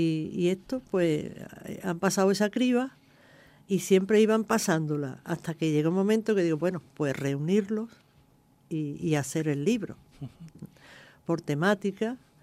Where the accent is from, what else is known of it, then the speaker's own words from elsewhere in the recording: Gilena, Andalusia, Spain; soy una mujer de Gilena, de 62 años